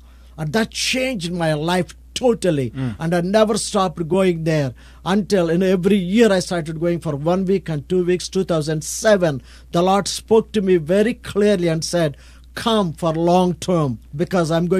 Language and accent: English; India; English is a second language; I'm from India. I'm a pastor from India. And I'm visiting your country.